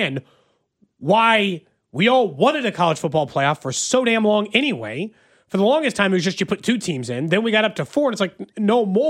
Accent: United States; Turns out I'm an American. I grew up here and I like watching.

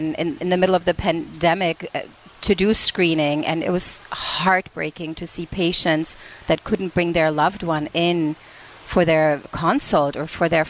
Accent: Czechia; first language Czech; English is a second language; Czech. I'm from the Czech Republic originally.

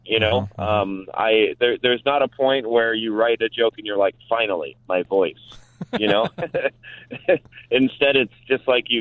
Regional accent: Moreno Valley, California, United States; I grew up in a town called Moreno Valley, which means Brown Valley.

